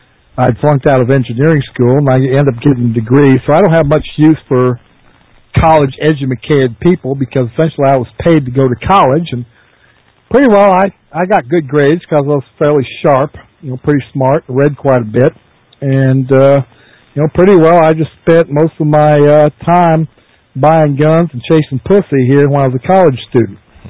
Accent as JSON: {"language": "English", "town": "Pierce", "region": "South Dakota", "country": "United States", "tie": "born there", "said": "I was born in Pierce, South Dakota, and you and me, Mr. Giles, are much alike in that I'm a South Dakotan"}